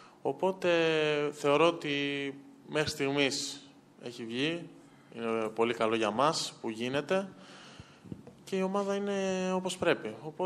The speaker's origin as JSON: {"language": "Greek", "country": "Greece", "said": "Εντάξει, εμείς είμαστε Έλληνες και καταλαβαίνουμε πολλά πράγματα, τα καταλαβαίνουμε όλα."}